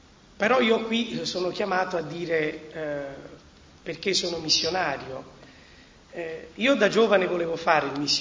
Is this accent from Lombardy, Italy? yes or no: no; Campania, Italy; moved away; Veniamo dalla provincia di Salerno, siamo qui da circa 8 anni e facciamo parte, viviamo nella comunità parrocchiale di Santa Croce in Malpensata.